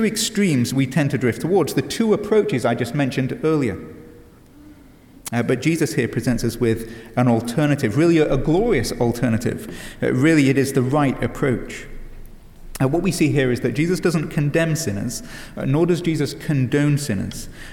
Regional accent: England, United Kingdom; accent: British; now in United States; As an Englishman, I could emphasize my British accent.

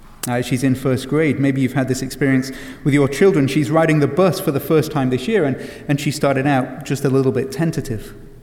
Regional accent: England, United Kingdom; Don't forget that I'm English. The English aren't known for getting overly excited about anything, except maybe Premier League soccer.

